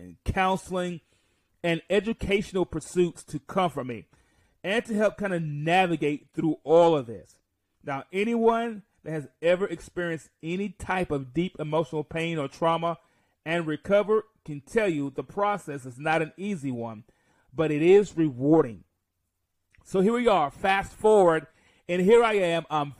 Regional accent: Mount Vernon, New York, United States; born there; So a little bit about me. I was born in Mount Vernon, New York.

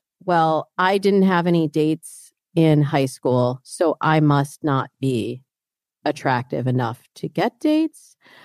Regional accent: Midwest, United States; But I really struggled growing up in the Midwest.

